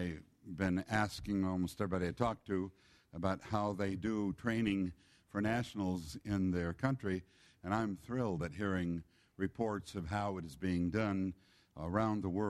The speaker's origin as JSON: {"language": "English", "region": "England", "country": "United Kingdom", "said": "So happened that I'm English, okay? Not her, it's me."}